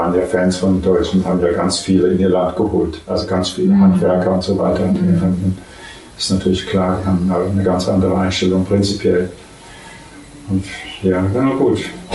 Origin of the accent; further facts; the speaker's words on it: Germany; Ich habe mich, wenn ich im Ausland war, nicht getraut, zu sagen, ich bin ein Deutscher.